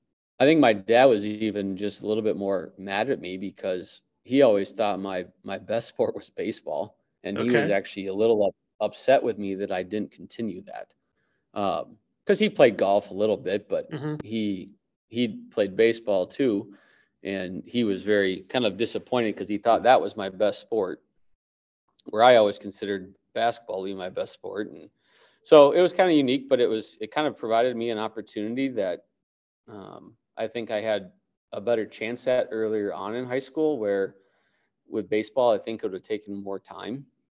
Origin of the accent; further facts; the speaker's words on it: Coon Rapids, Minnesota, United States; But I grew up in Coon Rapids, Minnesota. So just on the north side